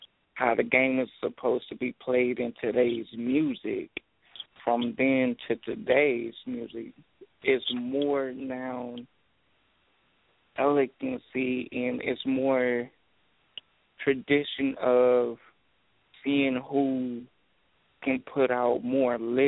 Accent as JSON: {"language": "English", "town": "Dayton", "region": "Ohio", "country": "United States", "said": "Now, I'm an artist from Dayton, okay?"}